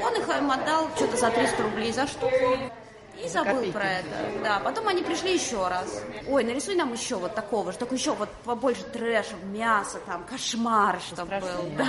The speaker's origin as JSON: {"language": "Russian", "country": "Russia", "said": "я журналист из России"}